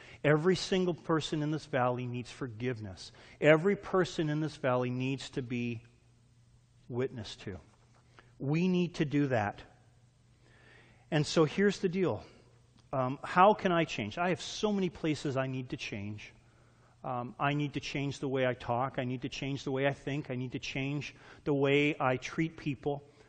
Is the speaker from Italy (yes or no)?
no; Canada; I'm not even American. I'm Canadian.